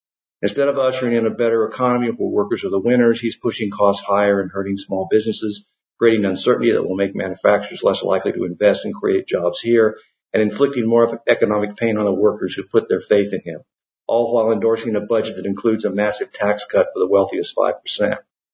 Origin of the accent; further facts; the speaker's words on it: Mansfield, Ohio, United States; Growing up in Mansfield, Ohio in the 1960s, I went to Johnny Appleseed Junior High with the sons and daughters of unionized workers